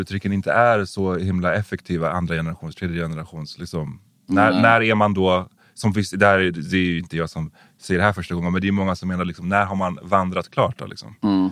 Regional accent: Sweden; born there; Men alltså jag då som är född här har en större erfarenhet av att ses på som en invandrare.

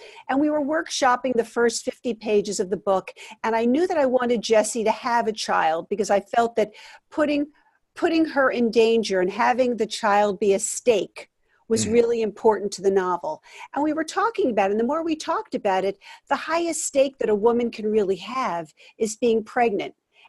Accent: Poughkeepsie, New York, United States; I grew up here in Poughkeepsie, New York, and in 1969, of course, I'm dating myself

